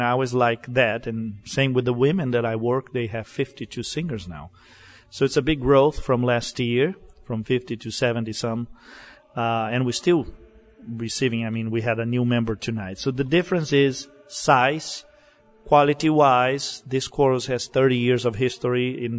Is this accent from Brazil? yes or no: yes; Brazil; I'm from Brazil, where I, you know, was a conductor since I was 18.